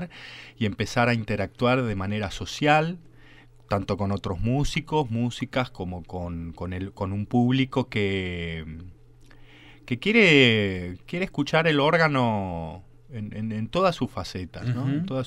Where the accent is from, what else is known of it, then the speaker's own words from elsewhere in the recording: Buenos Aires, Argentina; Yo como porteño realmente me siento muy orgulloso de presentar este instrumento